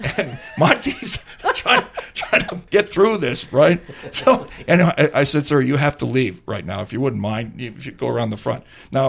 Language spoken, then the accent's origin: English; Aylmer, Quebec, Canada; No, actually, I grew up in Elmer, Quebec, just outside of Ottawa.